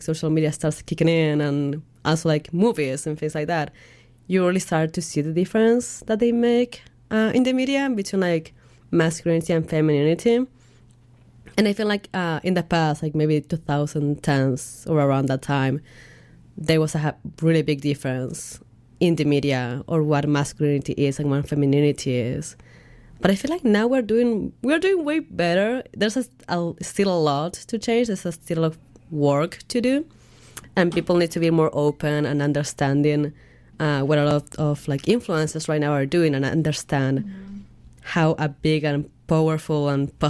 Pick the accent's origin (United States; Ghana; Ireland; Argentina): Argentina; English is a second language; I'm 25 now, so. And again, growing up in Argentina, social media wasn't really a thing back at the time, too.